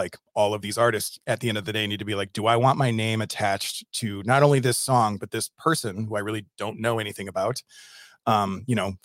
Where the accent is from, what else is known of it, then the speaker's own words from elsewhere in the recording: Madison, Wisconsin, United States; And I grew up in Madison, outside of Madison, Wisconsin.